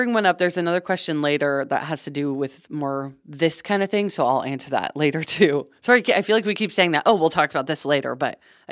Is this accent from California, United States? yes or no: yes; Los Angeles, California, United States; I am from Los Angeles, more specifically Calabasas, Malibu. I moved 12 times before I was 18, so mostly within that area. We randomly moved to Lake Arrowhead one year.